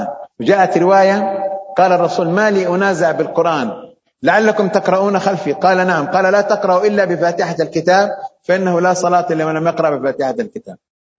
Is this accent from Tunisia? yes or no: no; Saudi Arabia; عندنا في السعودية